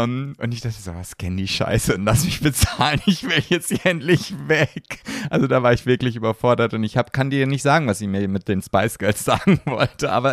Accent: Germany; ich komme aus Deutschland.

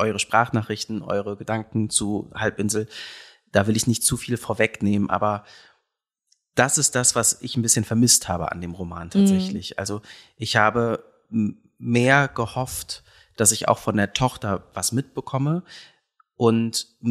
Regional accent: Hamburg, Germany; ich bin da auch auf dem Land groß geworden, jetzt nicht an der Ostsee direkt, aber in Hamburg, ne, Umland

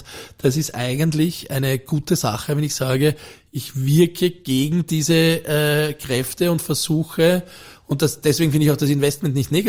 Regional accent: Vienna, Austria; ich bin selbst gebürtiger Wiener, ich bin in Floridsdorf aufgewachsen.

